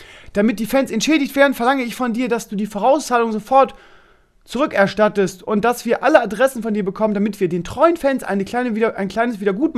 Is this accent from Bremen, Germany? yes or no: yes; Bremen, Germany; accent: North German; ja, ich komme aus Bremen. Sagt er, ja, sind wir Nachbarn, ich komme aus Oldenburg, ich habe gleich gehört irgendwie, an deinem Dialekt. Scheinbar haben wir Bremer noch irgendwas drinne, auch wenn wir eigentlich Hochdeutsch sprechen